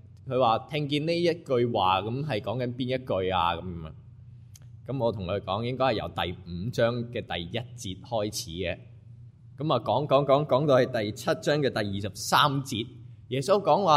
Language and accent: Cantonese; Hong Kong; 我细个喺香港咧，即系八几年嘅时候。